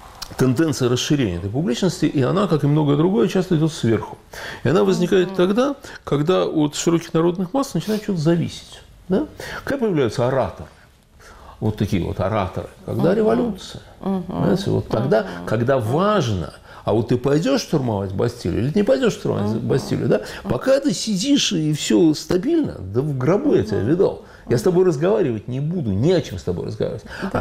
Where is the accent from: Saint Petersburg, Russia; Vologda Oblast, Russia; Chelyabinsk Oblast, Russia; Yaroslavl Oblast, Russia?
Saint Petersburg, Russia; Кстати, я вот вырос в Питере, на самом деле